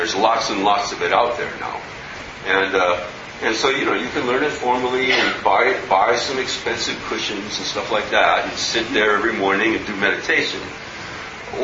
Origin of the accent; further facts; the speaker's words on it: Minnesota, United States; You know, I grew up in Minnesota, and I always heard these stories